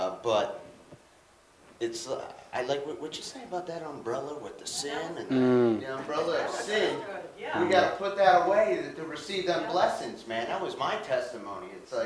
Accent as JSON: {"language": "English", "town": "Philadelphia", "region": "Pennsylvania", "country": "United States", "said": "I'm from Philadelphia, so it's a little different than Connecticut too."}